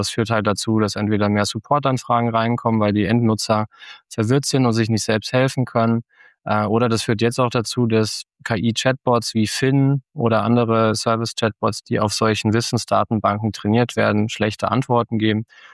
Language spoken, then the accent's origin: German; Frankfurt am Main, Hesse, Germany; aufgewachsen in Frankfurt am Main